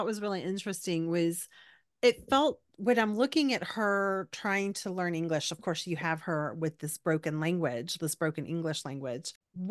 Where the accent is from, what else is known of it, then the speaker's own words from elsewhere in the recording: Texas, United States; especially like growing up in South Texas, but in Texas in general, you know, you do have a lot of people who speak Spanish first.